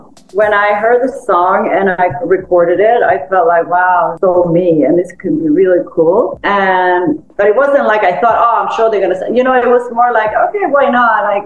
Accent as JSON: {"language": "English", "country": "Sweden", "said": "because it's my home country and it's like so big in Sweden."}